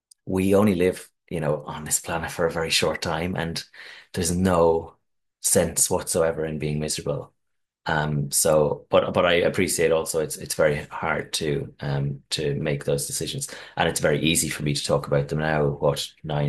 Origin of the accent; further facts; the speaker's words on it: Ireland; Ireland in an all boys school, and that wasn't an easy environment to grow up in.